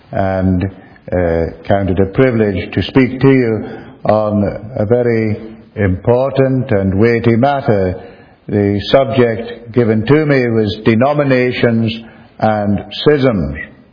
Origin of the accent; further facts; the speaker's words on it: Northern Ireland, United Kingdom; not coming as an Englishman from Northern Ireland to tell you all what you should be doing